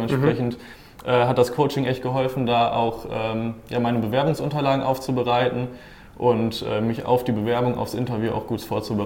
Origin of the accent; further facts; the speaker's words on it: Dortmund, North Rhine-Westphalia, Germany; ich komme aus Dortmund und studiere auch an der TU Dortmund